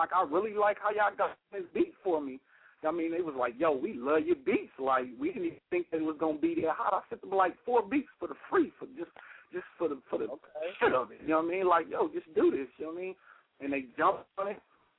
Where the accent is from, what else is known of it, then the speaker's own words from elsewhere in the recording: Kansas City, Missouri, United States; now in Philadelphia, United States; I'm loving it here, but I still love my hometown, Kansas City, Missouri, man, for sure.